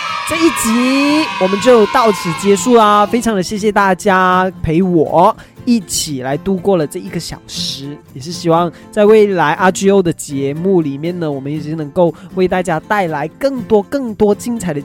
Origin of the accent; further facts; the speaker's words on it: Malaysia; 我们马来西亚人啊在晚上的时候聚会的时候我们一起都是喝 milk tea 的。